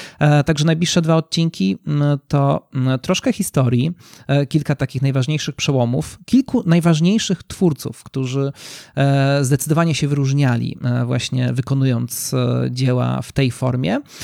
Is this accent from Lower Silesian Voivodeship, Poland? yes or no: no; Nowy Sącz, Lesser Poland, Poland; Zazwyczaj nadaje albo z Warszawy, albo z mojego rodzinnego miasta, czyli z Nowego Sącza. A Nowy Sącz, czyli miasto na południu Polski